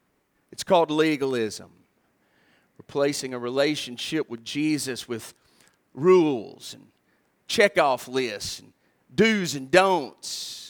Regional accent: the South, United States; Oh, my, I'm from the South. In the South, adding to the Word of God, that's dangerous.

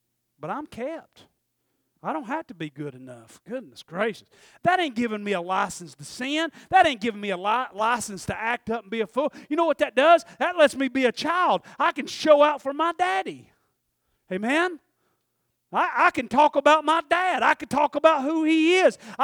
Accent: Tennessee, United States; I was born and raised in Polk County, Tennessee. My family's so small, most of them's gone.

